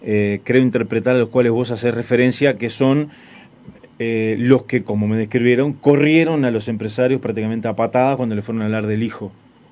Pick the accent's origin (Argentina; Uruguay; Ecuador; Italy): Uruguay; para que tengan idea de cómo somos los uruguayos